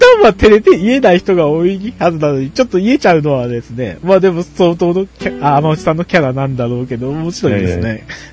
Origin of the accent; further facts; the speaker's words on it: Kagoshima, Japan; 地元鹿児島をネタに街を作ったりとかですね